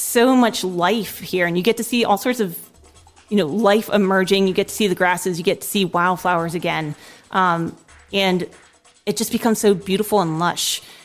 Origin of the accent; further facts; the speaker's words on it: East Coast, United States; growing up on the East Coast in cities